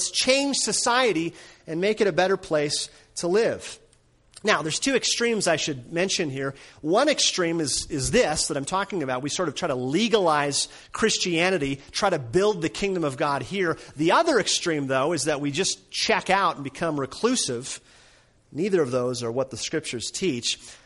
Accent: Minnesota, United States; born or raised there

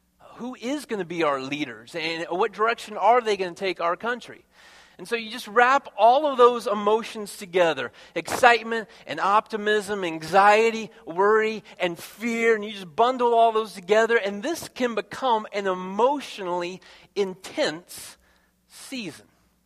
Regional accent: United States; It's a day that we as American citizens have the privilege of being a part of that process of electing men and women that are going to lead our state and our country.

